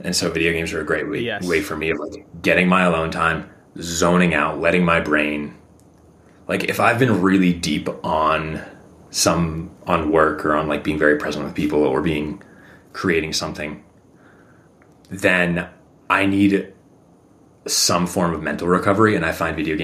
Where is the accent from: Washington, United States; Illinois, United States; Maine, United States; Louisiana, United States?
Maine, United States; I only learned, despite growing up in Maine, like by one of the East Coast famous mountains, I only learned to ski like 4 years ago